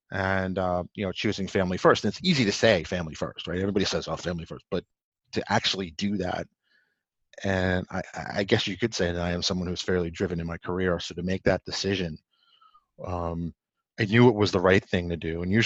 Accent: New York City, New York, United States; I grew up in New York City and you know, not a bad area, not the best area

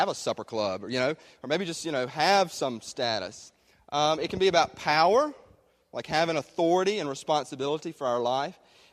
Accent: Mississippi, United States; I just have a flashback to the church that I was raised in up in North Mississippi

